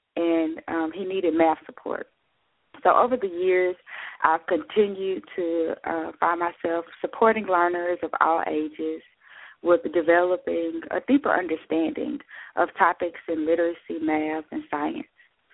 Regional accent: Brandon, Mississippi, United States; Well, I am from Brandon, Mississippi. As you mentioned when you introduced me, I was born and raised in the Jackson, Mississippi metropolitan area.

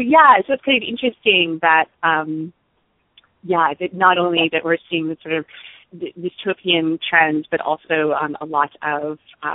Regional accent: Florida, United States; I grew up in Central Florida, and my family has always been very supportive of me being a writer.

